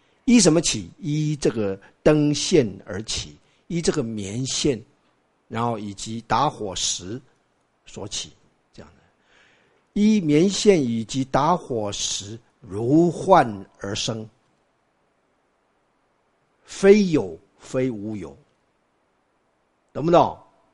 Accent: Taiwan; 就变成我们台湾话所说的，跟他跟着他起舞，

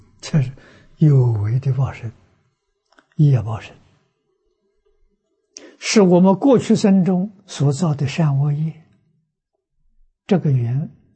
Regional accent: China; 我们中国人称他做玉皇大帝，佛经上称忉利天主

